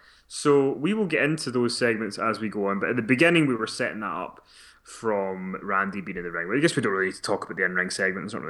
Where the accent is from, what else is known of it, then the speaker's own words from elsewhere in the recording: Scotland, United Kingdom; I am from Scotland.